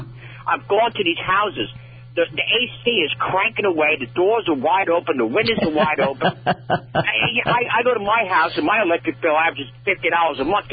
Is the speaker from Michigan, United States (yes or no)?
no; New York, United States; Well, and in New York, I'm from New York originally.